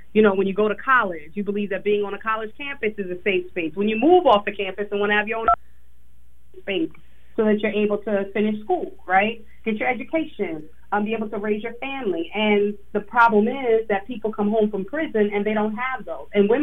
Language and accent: English; Manorville, New York, United States; I grew up in Manorville in Long Island. My parents, who were still together after 50 years, were franchise business owners. We were the only black family in our neighborhood.